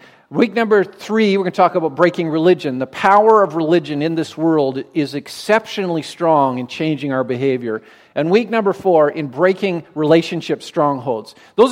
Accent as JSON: {"language": "English", "country": "Canada", "said": "I'm Canadian, right?"}